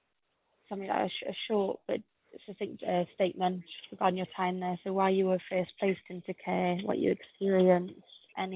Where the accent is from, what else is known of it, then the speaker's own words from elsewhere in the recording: Wales, United Kingdom; Sorry, I'm from Wales, so we're getting used